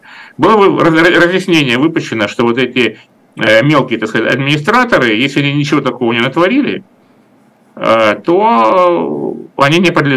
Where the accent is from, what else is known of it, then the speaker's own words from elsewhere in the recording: Rostov-on-Don, Rostov Oblast, Russia; в моем родном городе Ростове-на-Дону